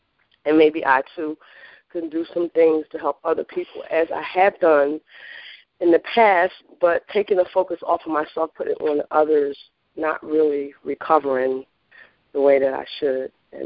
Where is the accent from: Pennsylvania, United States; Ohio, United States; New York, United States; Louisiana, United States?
Pennsylvania, United States; And I grew up right on Wilton Street, the 200 block, right off the block.